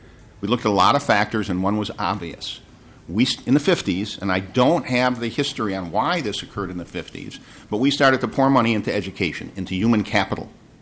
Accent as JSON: {"language": "English", "town": "Detroit", "region": "Michigan", "country": "United States", "tie": "born or raised there", "said": "My hometown is Detroit."}